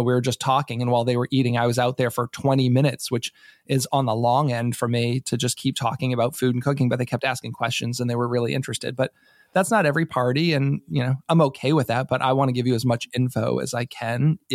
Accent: New England, United States; now in Maryland, United States; And I'm not from here. I'm from New England originally.

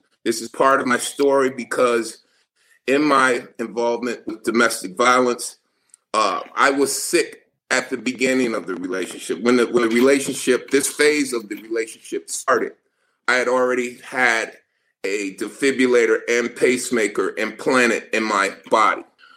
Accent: Lackawanna, New York, United States; I grew up in Lackland, New York, and Baker Homes housing projects.

